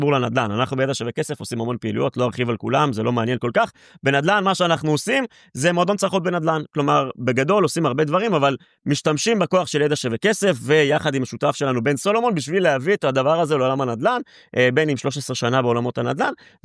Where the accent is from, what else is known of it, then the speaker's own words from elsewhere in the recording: Rishon LeZion, Central District, Israel; אני בן 30 מראשון לציון